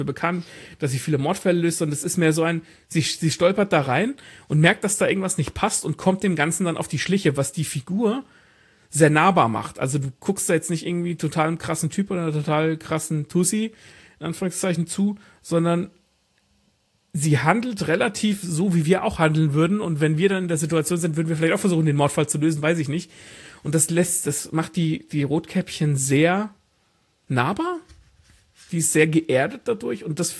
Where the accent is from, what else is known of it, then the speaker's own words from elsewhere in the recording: Hesse, Germany; born there; Die sind übrigens da, im Nachbarort berühmt geworden oder sind da geboren im Nachbarort, wo ich geboren bin.